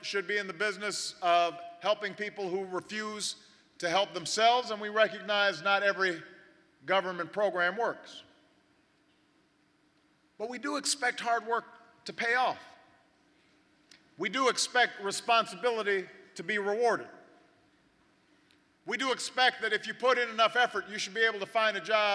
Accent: Chicago, Illinois, United States; Decades later, I arrived in one of those cities, my hometown of Chicago. Southside.

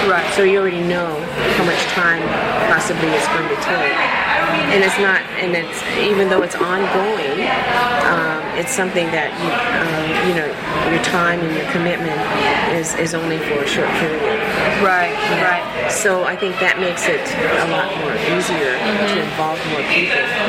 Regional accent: San Jose, California, United States; Well, I was born in San Jose, California. 1948. And so growing up in San Jose, it's like growing up in a small community

